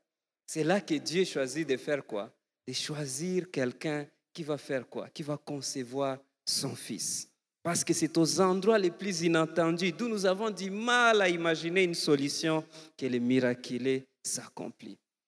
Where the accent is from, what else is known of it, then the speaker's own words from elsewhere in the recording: DR Congo; Mais à un moment, il fallait que je rentre ici, chez nous, au Congo. C'était en 2017, en décembre.